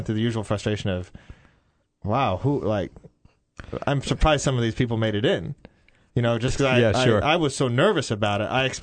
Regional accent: Colorado, United States; I grew up in Colorado. I wasn't a big city guy.

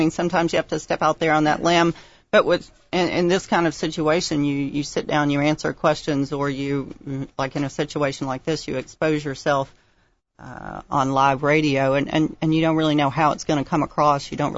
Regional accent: Tennessee, United States; I grew up in Tennessee, southeast Tennessee near Chattanooga.

